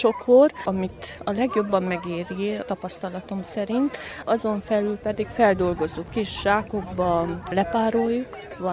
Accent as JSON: {"language": "Hungarian", "town": "Kisgalambfalva", "region": "Harghita", "country": "Romania", "said": "Kisgalambfalvárról jöttem, és levendula termelő vagyok."}